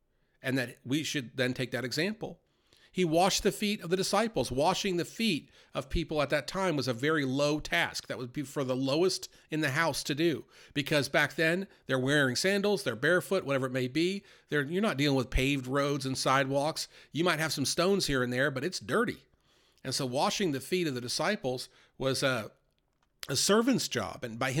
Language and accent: English; New York, United States; growing up in New York, I was always referred to seeing these epic New York moments